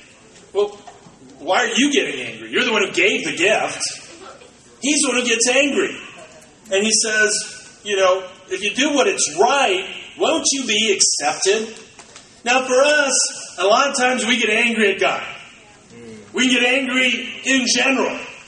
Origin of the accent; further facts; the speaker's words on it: Green Bay, Wisconsin, United States; now in Chicago, United States; I was raised in Green Bay.